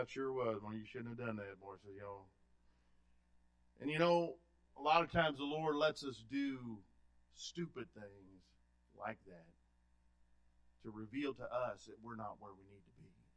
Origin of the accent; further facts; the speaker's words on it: the South, United States; And I grew up in the South, you know, so we got to have mashed potatoes and gravy, praise God, with anything we have almost, it seemed like.